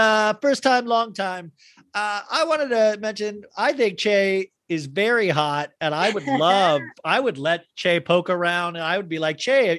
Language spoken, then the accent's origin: English; United States; Of course. I'm an American.